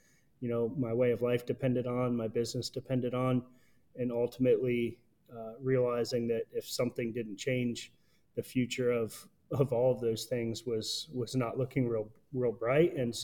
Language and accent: English; Sanibel, Florida, United States; I'm born and raised in Florida, in South Florida. I grew up on a little island called Sanibel